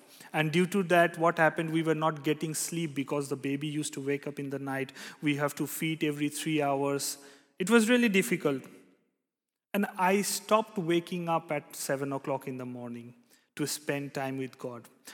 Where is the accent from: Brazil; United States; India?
India; now in Netherlands; It's been almost 2.5 years that I'm living in Netherlands. I come from a very small town in India.